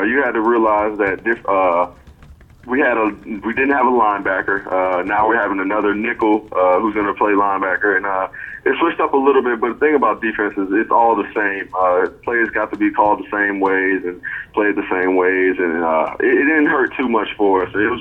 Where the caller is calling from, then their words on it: Fort Myers, Florida, United States; Fort Myers, Florida. I'm in my house.